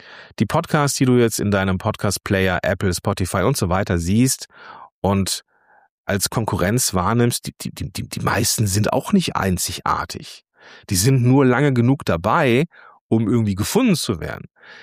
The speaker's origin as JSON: {"language": "German", "region": "North Rhine-Westphalia", "country": "Germany", "tie": "born or raised there", "said": "Ich bin ein Kind des Ruhrgebiets und des Rheinlands, des Zweistromlands quasi."}